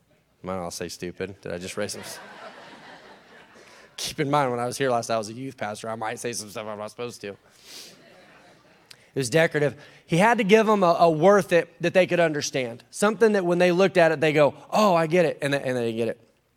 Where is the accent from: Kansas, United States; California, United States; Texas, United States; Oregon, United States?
Oregon, United States; I'm from Oregon, and we say things like aura.